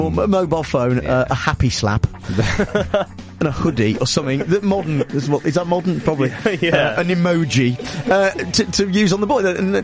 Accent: United Kingdom; We're British. We can't be asked to learn languages anyway.

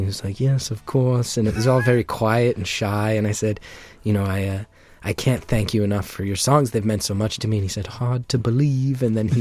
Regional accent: New Jersey, United States; That's like a big part of being a teenager growing up in New Jersey is you drive around and you waste a lot of time looking at places that are haunted

